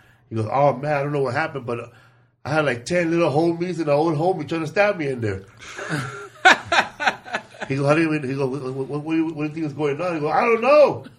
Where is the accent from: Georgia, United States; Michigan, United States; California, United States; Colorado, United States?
California, United States; Los Angeles; because I grew up in Boyle Heights right there in the Pico Aliso housing projects.